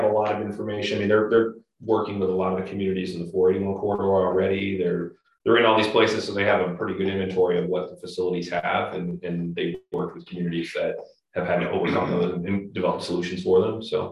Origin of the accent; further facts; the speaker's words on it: Town Preble, United States; I grew up down in Town Preble, down in Portland County. So I'm very familiar coming from a small town.